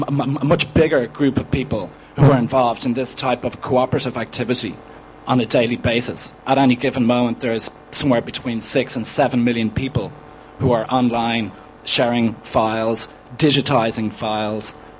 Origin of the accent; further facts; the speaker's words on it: Dublin, Leinster, Ireland; I'm from Dublin